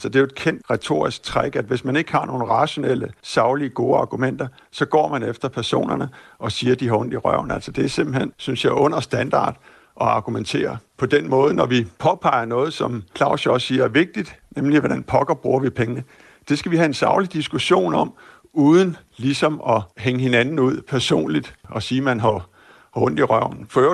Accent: Aarhus, Central Denmark Region, Denmark; Altså, jeg kommer selv fra Aarhus, og familie i Aarhus

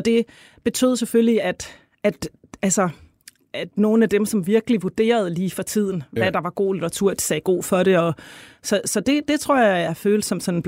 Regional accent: North Denmark Region, Denmark; jeg kom jo fra landet. Jeg var kommet fra Vendsyssel til Aarhus, og jeg sad i Aarhus på det her tidspunkt, studerede litteraturhistorie.

